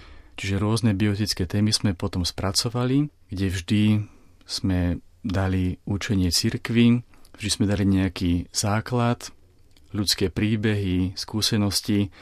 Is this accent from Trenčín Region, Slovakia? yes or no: yes; Považská Bystrica, Trenčín Region, Slovakia; Pochádzam z mesta Považská Bystrica, kde som sa narodil, vyrastal, študoval, kde som začal ministrovať prvýkrát.